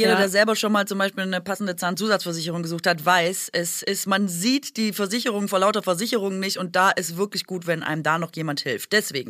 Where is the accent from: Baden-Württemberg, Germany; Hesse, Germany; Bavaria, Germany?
Baden-Württemberg, Germany; Ich bin Schwäbin